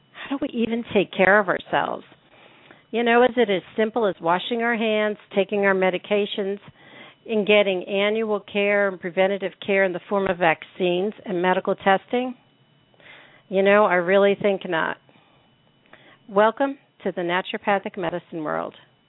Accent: Pennsylvania, United States; born there; I really think my beginning started when I was born in Hahnemann Hospital

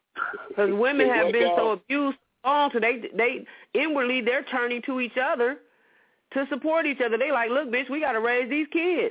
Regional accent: Saginaw, Michigan, United States; born there; No, I'm a motherfucking American. I was born in Saginaw, Michigan.

